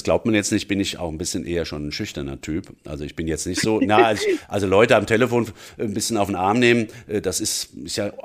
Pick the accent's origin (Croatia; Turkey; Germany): Germany; Hesse; accent: Hessian; mit hessischem, meinem ja zweiten Muttersprachendialekt, den ich von meinem Vater habe, gebürtige Frankfurter